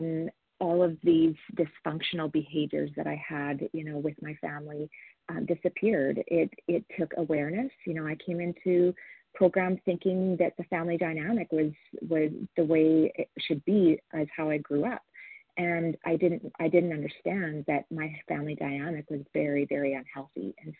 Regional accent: Alberta, Canada; I'm from Alberta, Canada.

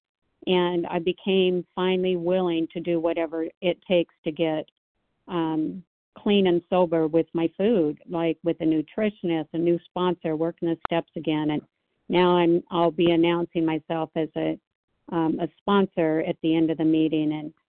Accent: Nashville, Tennessee, United States; I'm from Nashville, Tennessee.

